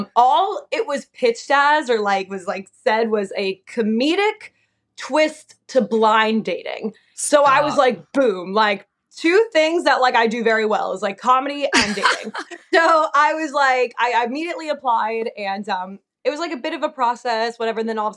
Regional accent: New Jersey, United States; So, I mean, I'm from Jersey, like born and raised, and I move around a lot.

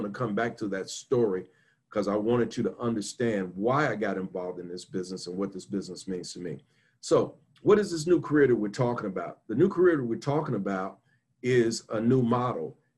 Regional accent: Chicago, Illinois, United States; I grew up here in United States in Chicago, Illinois, and I grew up in a traditional home.

